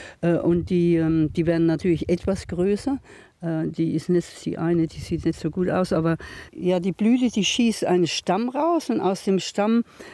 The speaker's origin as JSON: {"language": "German", "town": "Würzburg", "region": "Bavaria", "country": "Germany", "lives_now": "Australia", "said": "Vom nördlichen Bayern bin ich. Ich komme aus Würzburger Gegend, also es ist Weinland wirklich und hat eigentlich mit Carpen nichts zu tun."}